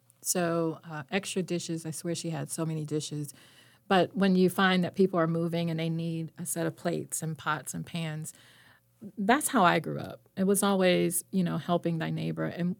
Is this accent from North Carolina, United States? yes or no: yes; Winston-Salem, North Carolina, United States; I came from Winston-Salem. We had a bus that came every 15 to 20 minutes, so we could pretty much get all over the city.